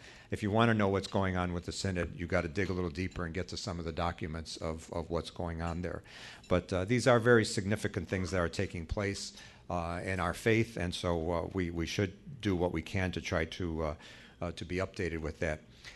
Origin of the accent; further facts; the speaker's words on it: Chicago, Illinois, United States; now in Springfield, United States; Now, when I've been now in Springfield for the past 5 years, and I grew up in Chicago. I was a priest in Chicago, an auxiliary bishop here in Chicago.